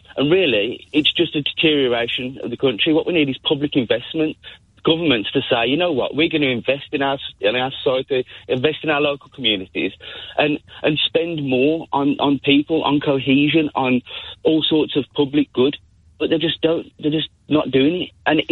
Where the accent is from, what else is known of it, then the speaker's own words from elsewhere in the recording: Handsworth, West Midlands, United Kingdom; So I grew up in Handsworth